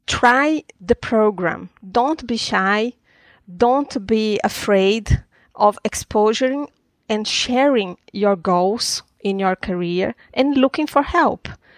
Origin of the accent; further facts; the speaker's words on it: Brazil; English is a second language; now in Sweden; I'm coming from Brazil and here mm-hmm. in Sweden